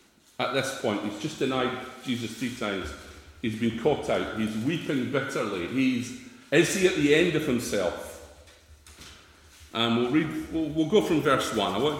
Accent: Scotland, United Kingdom; Is the correct answer. Is the correct answer. Or more appropriately, I'm not English. I'm not an Englishman.

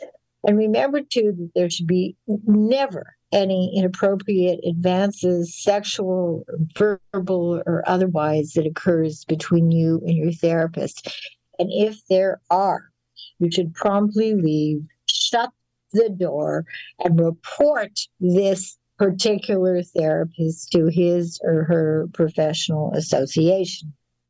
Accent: Canada; I grew up in Canada.

